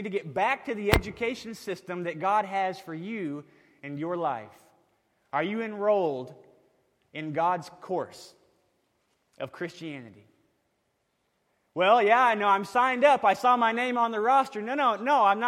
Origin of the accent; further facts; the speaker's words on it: York, Nebraska, United States; When I was a little guy growing up in York, Nebraska, you could ride your bike all over town and there was very little danger.